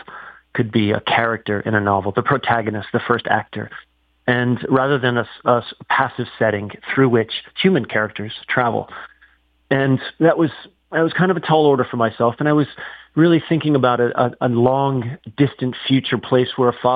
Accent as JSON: {"language": "English", "region": "Pennsylvania", "country": "United States", "tie": "born or raised there", "said": "And so it was a homecoming for me as an older man, to the younger, to the boy I was growing up in Pennsylvania."}